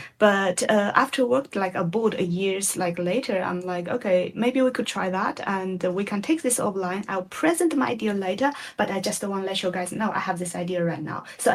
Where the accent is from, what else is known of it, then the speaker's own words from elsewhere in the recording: China; I come from China, so originally I'm Chinese.